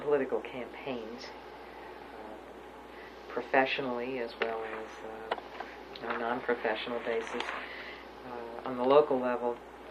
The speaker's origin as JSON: {"language": "English", "town": "Pittsburgh", "region": "Pennsylvania", "country": "United States", "tie": "born or raised there", "said": "I was growing up in Pittsburgh in Squirrel Hill."}